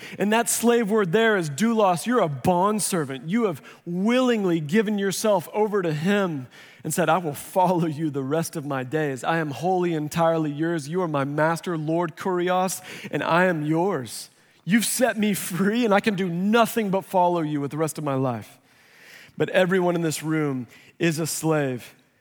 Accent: Missouri, United States; dude, I grew up in Missouri. We had LPA dances all the time.

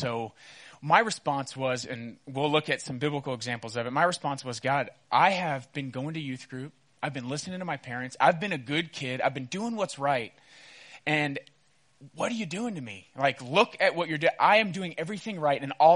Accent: Katy, Texas, United States; also born or lived in Houston; So when I grew up in Houston, Texas. Anyone from Houston by chance? Anyone ever lived there? Yeah, a few leaders. Oh, and a few students too. Awesome. So I lived in Katy, which is west side of Houston.

